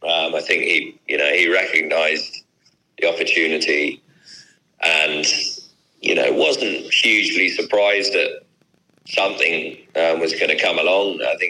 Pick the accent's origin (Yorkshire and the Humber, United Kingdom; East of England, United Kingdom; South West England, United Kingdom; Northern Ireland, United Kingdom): East of England, United Kingdom; Newmarket; moved away as an adult; I grew up in Newmarket and was keen to see the world.